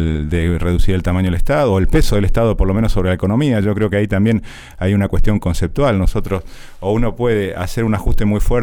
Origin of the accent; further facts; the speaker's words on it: Argentina; somos muchos los argentinos que queremos que el país nos vaya bien